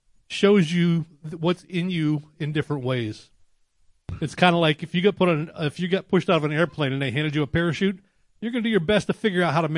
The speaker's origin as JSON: {"language": "English", "town": "Pittsburgh", "region": "Pennsylvania", "country": "United States", "said": "And I came from Pittsburgh originally, and we both went different directions."}